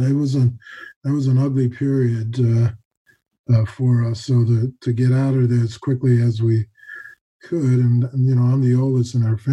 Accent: Staten Island, New York, United States; Yes, I grew up on Staten Island, which is why I went to JUCO on Staten Island, and obviously went to high school there.

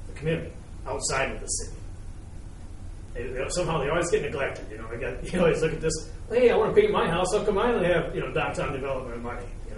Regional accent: Mason, Michigan, United States; I come from Mesa, Michigan, just south of Lansing.

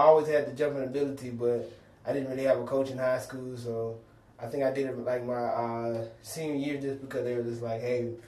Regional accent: Georgia, United States; Personally, for me, I'm from Georgia, so it was nice to be closer to home.

